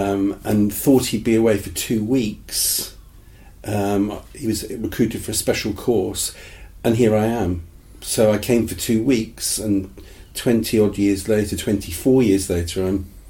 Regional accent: Guernsey; because where I was born in Guernsey, we had a selective system

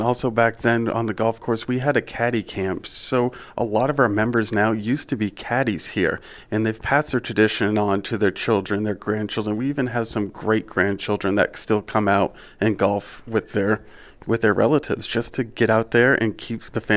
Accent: Littleton, New Hampshire, United States; now in Bethlehem, United States; Yes, born and raised in Littleton, New Hampshire, and I just moved the next town over to Bethlehem and bought a house

